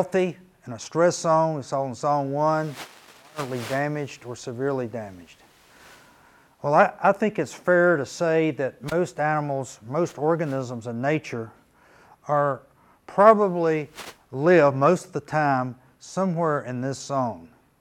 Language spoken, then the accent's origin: English; the South, United States; Luckily, I'm from the South, so I tend to talk slower than this guy probably does, right?